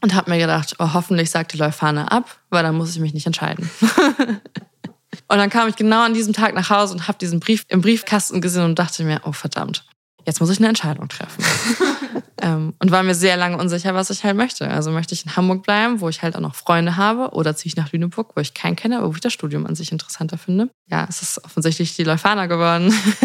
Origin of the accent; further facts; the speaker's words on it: Australia; Und ich komme aus Australien, das werde ich schon schaffen.